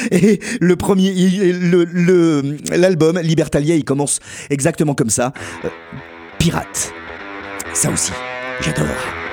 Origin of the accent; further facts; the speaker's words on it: Grand Est, France; accent: Lorrain; Je le dis avec l'accent lorrain, parce que mon accent espagnol laisse à désirer.